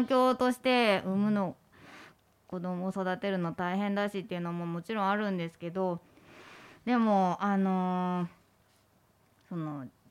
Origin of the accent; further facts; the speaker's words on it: Fuchu, Tokyo, Japan; 生まれ育った町府中で、グローバルでローカルなグローカルアートコミュニティを作ることを目標に活動しております。